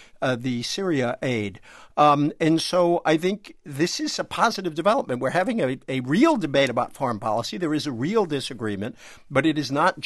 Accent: Quebec, Canada; And I'm reminded of saying among my people in Quebec

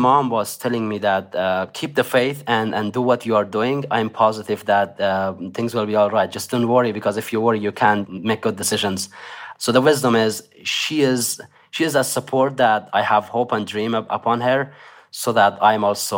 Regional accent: Afghanistan; now in United States; I am very disappointed as an American citizen, and I am disappointed as an Afghan citizen as well.

